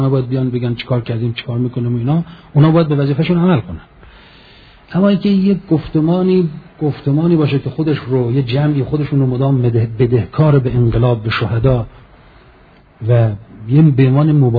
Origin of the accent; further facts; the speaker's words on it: Mashhad, Razavi Khorasan, Iran; به جای ما مشهدی هم حرم میرید